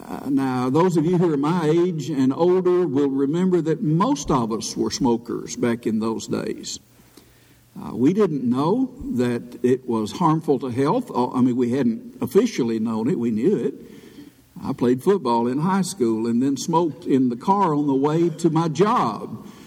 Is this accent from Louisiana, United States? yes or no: no; Paris, Tennessee, United States; I grew up in Paris, Tennessee.